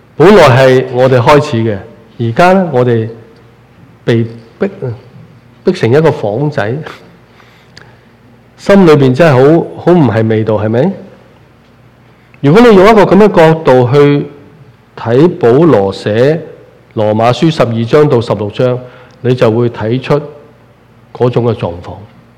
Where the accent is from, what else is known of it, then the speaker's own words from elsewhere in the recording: China; 虽然我哋系中国人